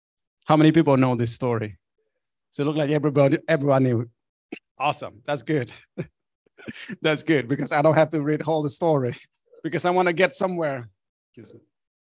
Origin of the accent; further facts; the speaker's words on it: Vietnam; English is a second language; I grew up in Vietnam